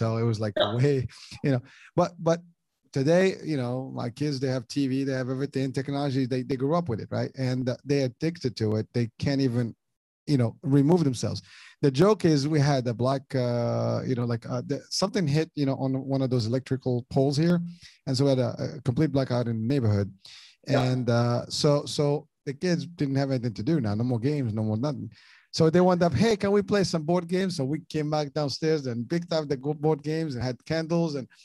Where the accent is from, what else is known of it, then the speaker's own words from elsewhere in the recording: Morocco; I grew up in Morocco.